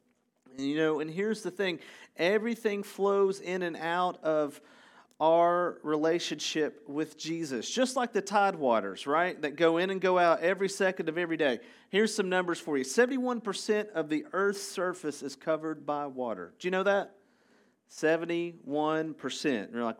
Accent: Tennessee, United States; I grew up in Tennessee, so the Atlantic Ocean was kind of close to us.

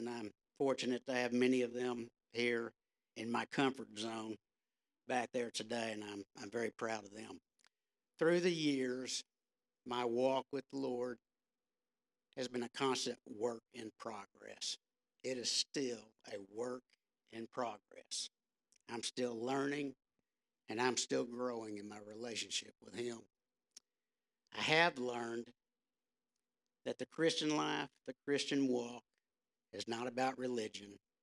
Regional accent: Arlington, United States; also born or lived in Little Rock, Arkansas; I was born in 1959 in Little Rock, Arkansas. I grew up here in Arlington in the 60s and the 70s. I graduated Arlington High School in 1978.

